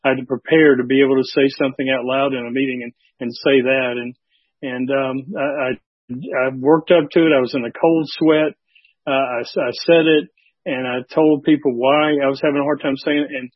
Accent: Atlanta, Georgia, United States; born there; Which I was born here in Atlanta on June 10th, 1952.

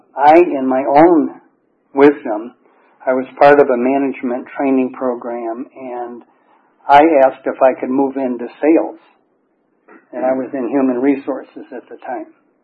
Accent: Chicago, Illinois, United States; born there; I lived in a household, and I was born in Chicago, Illinois, and I lived in a household where Dad was involved in the church, Mom had a choir in two churches

